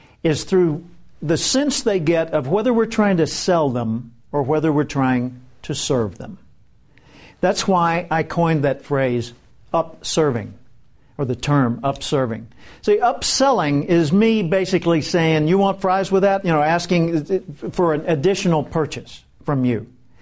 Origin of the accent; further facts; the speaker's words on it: Little Rock, Arkansas, United States; now in Tulsa, United States; So years ago, I moved from Little Rock, where I grew up in Arkansas, to Tulsa, Oklahoma.